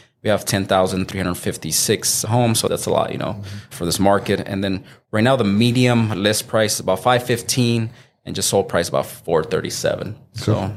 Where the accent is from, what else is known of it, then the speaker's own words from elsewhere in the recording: Phoenix, Arizona, United States; I was born and raised here in Phoenix, Arizona, so I'm definitely a native from Phoenix.